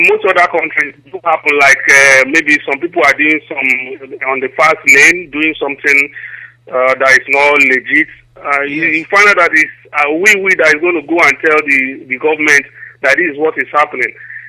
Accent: Delta, Nigeria; I'm from Delta Igbo.

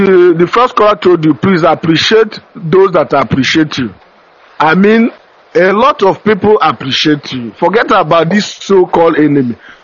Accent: Uboka, Enugu State, Nigeria; now in Germany; Yeah, I came from Uboka in Nkani East local government area.

